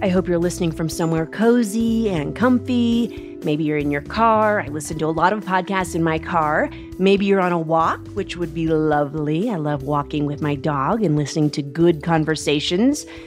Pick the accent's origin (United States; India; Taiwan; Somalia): United States; Seattle, Washington; Shout out to my hometown, Seattle.